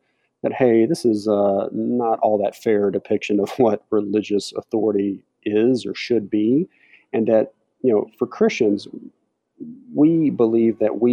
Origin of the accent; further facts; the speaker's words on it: the South, United States; I'm from the South, so sweet tea.